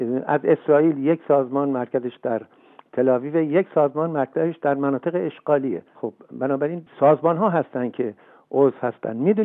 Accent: Iran; انتخاب من به عنوان یک ایرانی خب یک پیامی هم برای جامعه جهانی داره

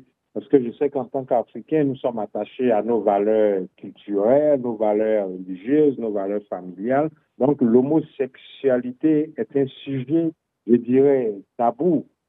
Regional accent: Côte d’Ivoire; Moi, je suis ivoirien et dans mon pays, en Côte d'Ivoire

